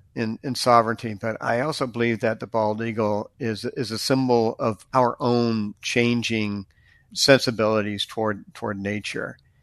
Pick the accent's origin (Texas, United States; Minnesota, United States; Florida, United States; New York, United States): Florida, United States; I didn't grow up with bald eagles. And I grew up in Florida. I never saw bald eagles.